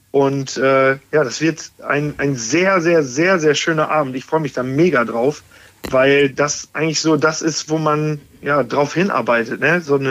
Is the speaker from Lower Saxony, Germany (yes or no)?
yes; Osnabrück, Lower Saxony, Germany; Ich komme aus Osnabrück, aber ja, komm immer wieder, wirklich immer wieder sehr, sehr gerne nach Köln